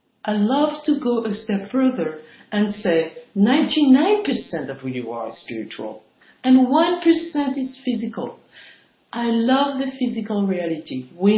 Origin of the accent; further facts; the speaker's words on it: France; I was raised in France and I was raised Catholic.